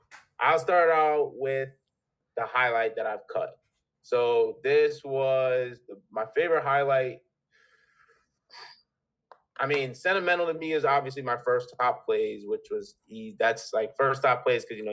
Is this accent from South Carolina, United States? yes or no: no; Bristol, Connecticut, United States; growing up in Bristol, you know, there was like a Little League World Series, or the regional comes down here.